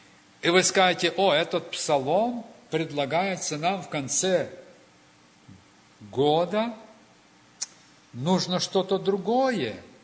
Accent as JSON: {"language": "Russian", "country": "Ukraine", "said": "это не потому, что я украинец, поэтому такой упертый"}